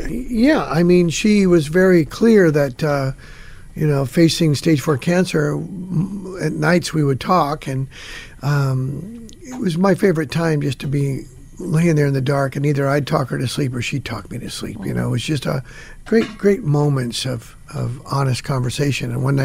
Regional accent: Hanford, California, United States; where I was born and raised in Hanford

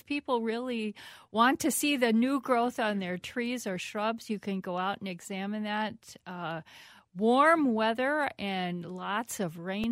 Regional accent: East Coast, United States; now in Minnesota, United States; I grew up with them on the East Coast, and it was just another insect we learned to live with and adapted to. So we're getting used to that now here in Minnesota.

